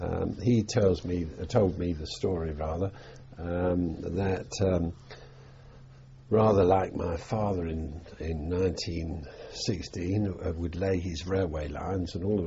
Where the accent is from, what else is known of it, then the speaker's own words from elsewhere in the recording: Totteridge, London, United Kingdom; we grew up in Totteridge, basically, here, where I am now, although we started life, of course, in Highbury